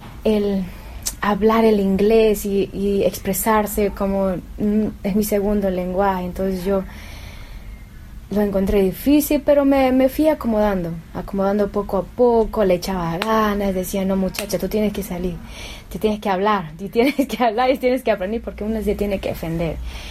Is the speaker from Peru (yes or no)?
yes; Amazon, Peru; Yo vengo del Amazonas, somos el Shipibo Conibo. Somos unos nativos muy bonitos y dedicados a nuestra selva